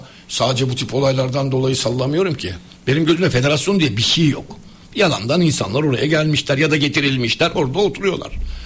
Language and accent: Turkish; Istanbul, Turkey; born there; Vefa statında yani Karagümrük statında doğdum ben orada doğdum. Benim doğum yerim orta sahada oldu.